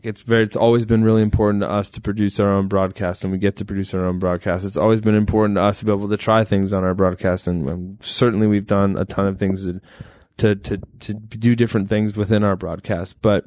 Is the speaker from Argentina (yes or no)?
no; Chicago, Illinois, United States; because I grew up in Chicago. WGN was how I watched a lot of games